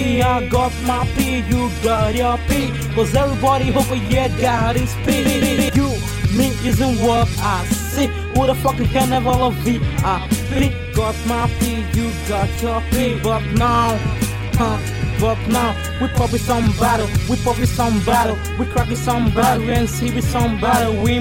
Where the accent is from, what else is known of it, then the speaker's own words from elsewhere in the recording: Nigeria; Yo, I'm from Nigeria.